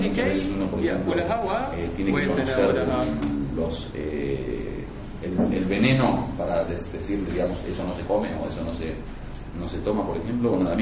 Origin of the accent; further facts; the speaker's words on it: Morocco; Yo, al igual que ustedes, me considero también de Andalucía, pero soy marroquí. … vengo de Marruecos